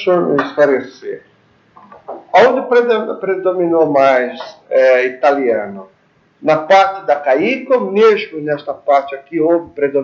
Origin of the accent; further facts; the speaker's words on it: Marília, São Paulo, Brazil; Eu sou de Marília, mas eu sou daqui também, né?